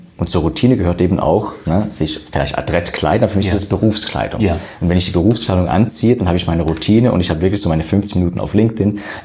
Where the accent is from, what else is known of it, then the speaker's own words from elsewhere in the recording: Switzerland; Und ich komme aus der Schweiz